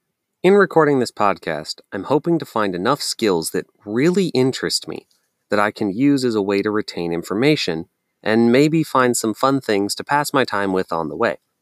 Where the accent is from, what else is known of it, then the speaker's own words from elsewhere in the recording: Pennsylvania, United States; born there; They moved to Pennsylvania in an apartment, and shortly after, I was born. I celebrated my first birthday in Hamburg, Pennsylvania, a town with no snow.